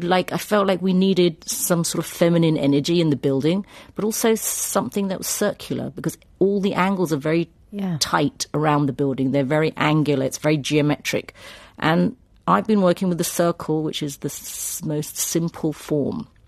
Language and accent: English; United Kingdom; I'm a British Indian. I'm not English, but I'm British.